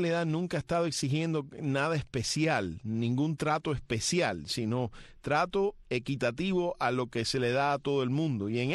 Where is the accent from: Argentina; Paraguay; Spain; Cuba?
Cuba; Como cubanos, además, y como seres humanos